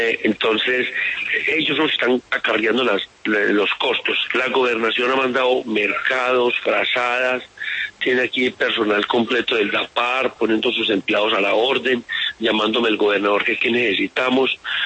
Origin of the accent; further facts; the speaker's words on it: Valdivia, Antioquia, Colombia; somos de Valdivia, y a pesar de que somos corregimiento y municipio tan separadas las dos, todos somos de Valdivia y queremos el bienestar para nosotros mismos.